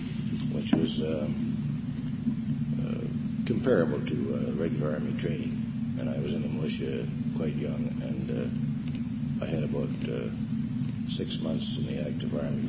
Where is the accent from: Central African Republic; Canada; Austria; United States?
Canada; Russell, Manitoba; born there; I was born in Russell, Manitoba, of Anglo-Saxon parents.